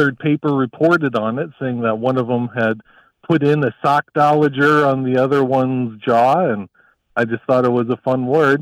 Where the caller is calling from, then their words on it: Council Bluffs, Iowa, United States; I'm calling from Council Bluffs, Iowa.